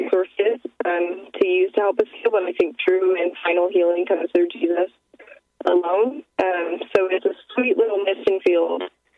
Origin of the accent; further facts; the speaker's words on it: Colorado, United States; now in Missouri, United States; So my family and my grandpa's son, we're from Colorado, so they live in Colorado. I came out to Missouri for school, and I live in Missouri now